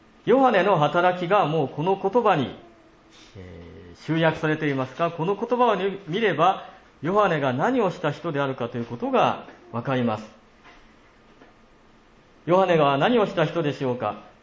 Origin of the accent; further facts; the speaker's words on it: Yamagata, Japan; 私のふるさとの山形でもイナゴを 食べます、